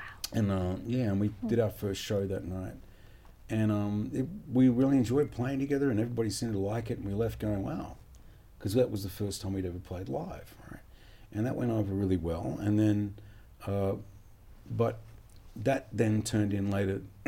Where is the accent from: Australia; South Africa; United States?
Australia; Perth, Western Australia; growing up in Perth in Western Australia, in such an isolated city geographically in the world